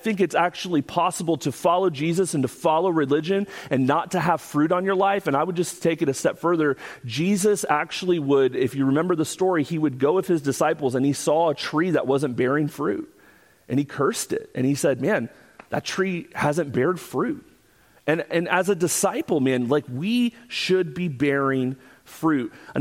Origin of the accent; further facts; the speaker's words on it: Florida, United States; Growing up in Florida, we have the privilege of having a fruit in our state that many of us enjoy.